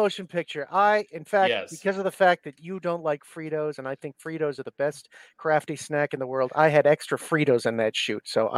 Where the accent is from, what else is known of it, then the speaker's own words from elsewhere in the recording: Boston, Massachusetts, United States; I'm talking to you from my hometown of Boston.